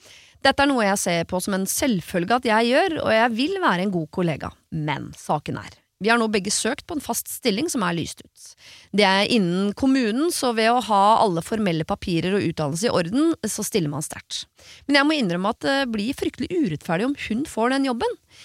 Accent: France; jeg husker det, jeg som franskmann

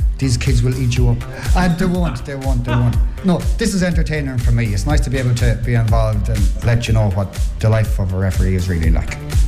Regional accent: Athlone, Westmeath, Ireland; from Athlone.

